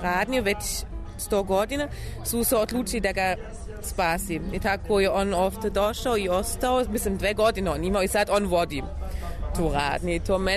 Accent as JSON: {"language": "Serbian", "town": "Leipzig", "region": "Saxony", "country": "Germany", "tie": "born or raised there", "said": "Ja sam rođena u Leipzigu"}